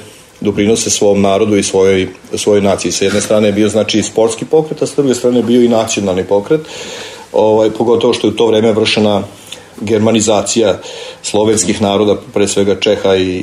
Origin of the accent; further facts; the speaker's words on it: Serbia; Kod nas u Srbiji smo imali dosta problema vezano za taj sam pokret